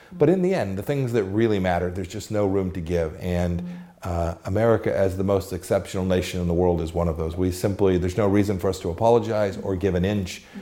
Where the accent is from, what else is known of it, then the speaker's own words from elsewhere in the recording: Kansas, United States; Chinese people being able to feed themselves will buy American agriculture from my home state of Kansas.